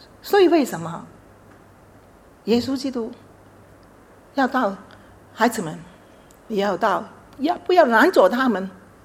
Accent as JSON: {"language": "Chinese", "country": "China", "said": "特别是我们中国人很不容易"}